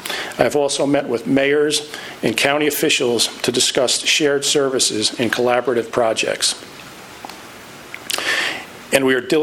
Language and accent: English; Cohoes, New York, United States; I'm deeply honored to be the mayor of my hometown of Cohoes, especially in this, the 150th anniversary of Cohoes as a city.